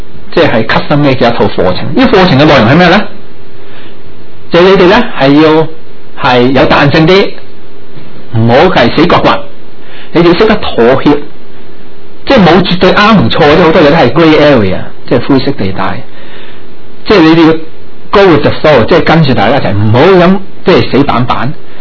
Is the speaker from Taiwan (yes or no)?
no; China; 我们中国人有一句说话很好的